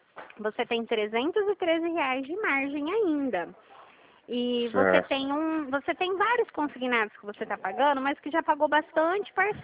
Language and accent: Portuguese; Dracena, São Paulo, Brazil; Eu sou daqui do estado de São Paulo. Eu fico na cidade de Dracena